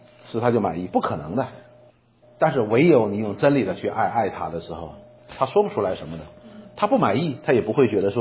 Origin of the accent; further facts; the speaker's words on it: China; now in abroad; 有很多人都责怪我们中国人，觉得说中国人哎呀出门的时候给后边人不拉个门